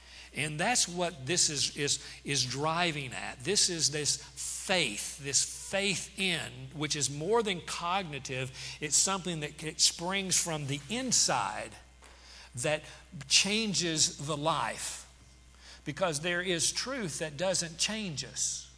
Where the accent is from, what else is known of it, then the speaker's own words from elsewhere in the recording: Knoxville, Tennessee, United States; I was raised in Knoxville. Early memories of elementary school is standing up at the beginning of the day and pledging allegiance to the flag.